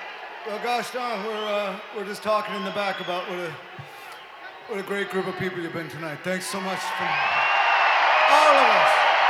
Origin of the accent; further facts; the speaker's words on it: Chicago, Illinois, United States; it was this song that I remembered hearing when I was a kid growing up in Chicago, and I was like riding my bike and all that kind of stuff.